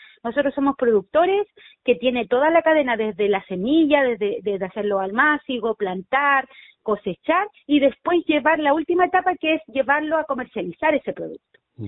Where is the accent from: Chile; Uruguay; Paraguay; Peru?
Chile; Rapa Maquehue, Araucanía; vengo del territorio de Rapa Maquehue